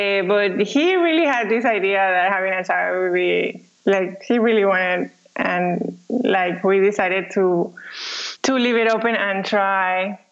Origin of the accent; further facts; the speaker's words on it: Panama; now in Germany; I come from Panama, and I live in Germany with my husband that I met in India.